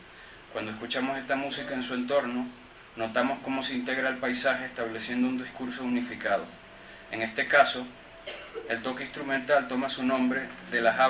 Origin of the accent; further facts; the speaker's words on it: Venezuela; also born or lived in Galicia, Spain; Aunque nací en Galicia, pasé casi toda mi vida en Venezuela y allí estudié música electroacústica.